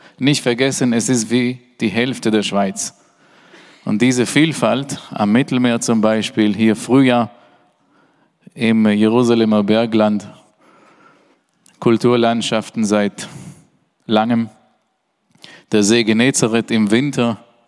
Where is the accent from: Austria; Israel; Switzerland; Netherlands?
Israel; German is a second language; moved away as an adult; now in Germany; Ich bin in Israel geboren, aufgewachsen.